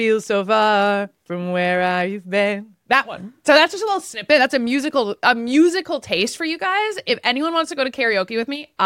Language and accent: English; Wisconsin, United States; This is like, it reminds me of like growing up in Wisconsin, like our neighbors were always bopping around.